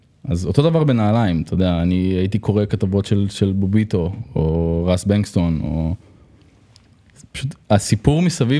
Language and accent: Hebrew; Bat Yam, Tel Aviv District, Israel; אני גדלתי בבת ים, כולם הלכו אותו דבר, כולם נראו אותו דבר